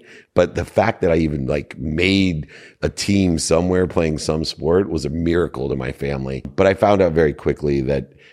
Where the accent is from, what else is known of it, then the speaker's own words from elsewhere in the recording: Akron, Ohio, United States; born there; I was born in Akron, Ohio.